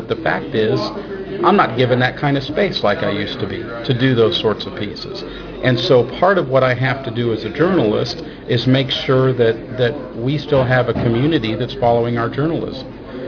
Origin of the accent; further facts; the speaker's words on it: Denver, Colorado, United States; Rocky Mountain News from my hometown, Denver, goes out of business.